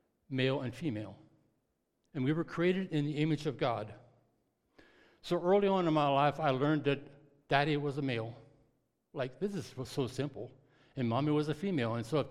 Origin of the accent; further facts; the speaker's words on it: Hershey, Pennsylvania, United States; born there; also born or lived in Massillonville; I was born in Hershey, and my dad lived on a chicken farm.